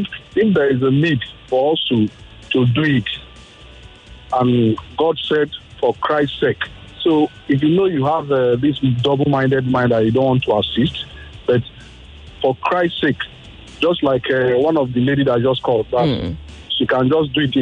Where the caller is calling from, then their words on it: Ikeja, Lagos, Nigeria; I'm calling from Ikeja.